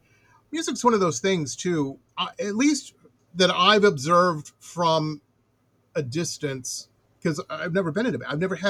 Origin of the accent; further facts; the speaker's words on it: Detroit, Michigan, United States; I grew up in Metro Detroit, and I'm a little down the path than you are. This is back in the 80s.